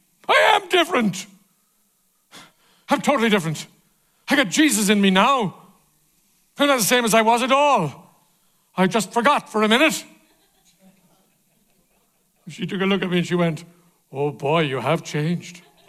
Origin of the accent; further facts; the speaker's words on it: California, United States; You know, I'm from California.